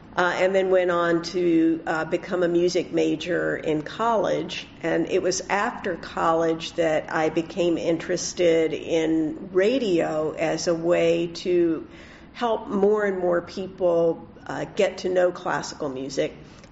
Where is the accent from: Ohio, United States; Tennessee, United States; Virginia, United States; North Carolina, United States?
North Carolina, United States; born there; I was born in North Carolina, in the eastern part of the United States